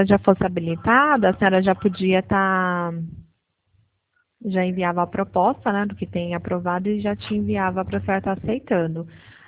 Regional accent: Pirassununga, São Paulo, Brazil; Eu sou de Pirassununga, interior de São Paulo, terra

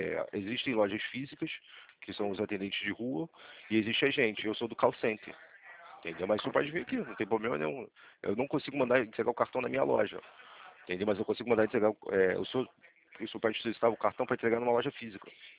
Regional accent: Rio de Janeiro, Brazil; Sou do Rio, sou daqui do centro da cidade.

